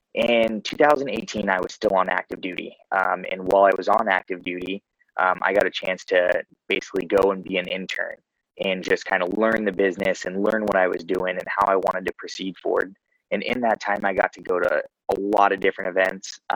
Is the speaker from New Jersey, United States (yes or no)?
no; California, United States; I grew up in Southern California.